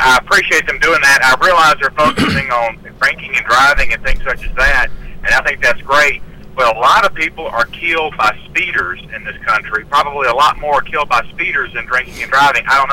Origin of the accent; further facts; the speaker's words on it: Mississippi, United States; where I grew up in Mississippi, you didn't